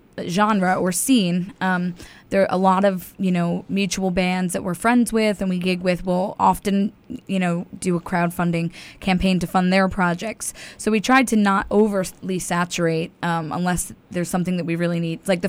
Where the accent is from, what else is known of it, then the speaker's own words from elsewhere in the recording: Pennsylvania, United States; Well, I grew up in the Poconos, which is a stone's throw away.